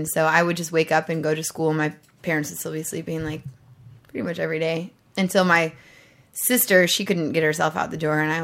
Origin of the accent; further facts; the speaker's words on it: Colorado, United States; also born or lived in Denver; Well, I'm from Colorado, and that's probably where I'm going to move back in, like, the next year, so I can actually find a real man.